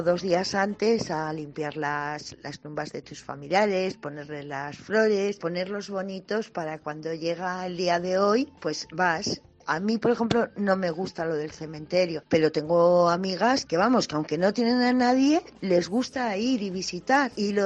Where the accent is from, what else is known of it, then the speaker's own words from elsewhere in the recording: La Rioja, Spain; Yo soy de aquí, de La Rioja